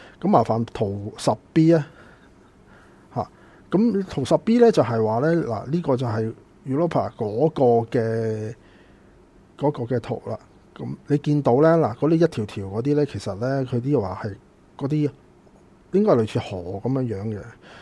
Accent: China; 咁有句我哋中国人有句说话咧，读万卷书不如行万里路咧

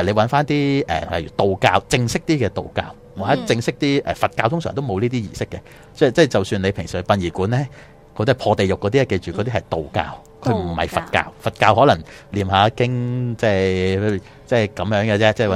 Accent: China; 因为我是中国人啊嘛，以前睇咁多咩恐怖片，我哋就叫养鬼仔啫。

